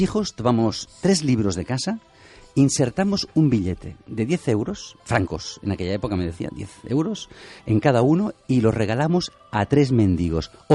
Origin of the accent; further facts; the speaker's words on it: Catalonia, Spain; Yo soy catalán